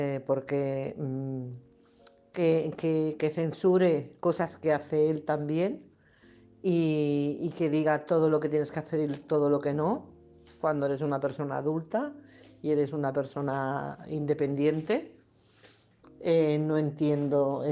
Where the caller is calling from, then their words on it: Barcelona, Catalonia, Spain; corresponsal de Barcelona.